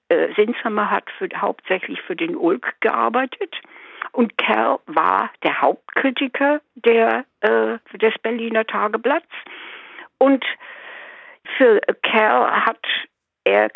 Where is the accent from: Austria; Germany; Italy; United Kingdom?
United Kingdom; England; Ich komme aus England, bin das Kind eines Exilanten